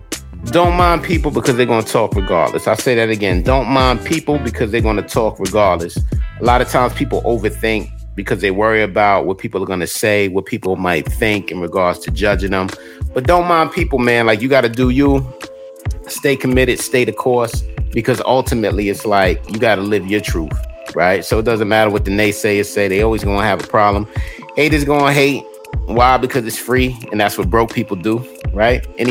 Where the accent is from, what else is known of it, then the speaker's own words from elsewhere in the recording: Queens, New York, United States; So I know growing up in Queens, everything was about the bars. Everything was about the lyrics.